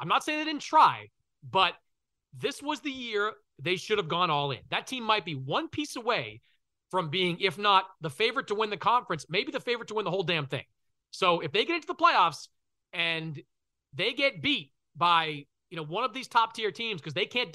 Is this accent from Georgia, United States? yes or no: no; Boston, Massachusetts, United States; I'm from Boston, so I've grown up in journalism around Danny Ainge